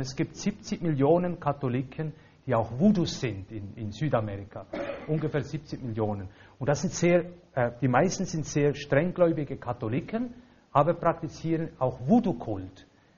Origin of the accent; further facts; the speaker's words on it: Valais, Switzerland; Ich komme aus dem Mittelwallis, unterhalb von Montana.